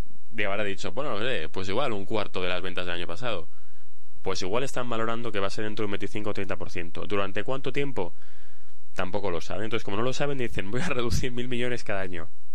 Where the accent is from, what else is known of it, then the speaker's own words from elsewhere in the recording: Spain; Esto yo, siendo español, lo haría exactamente el mismo ejercicio, ¿eh?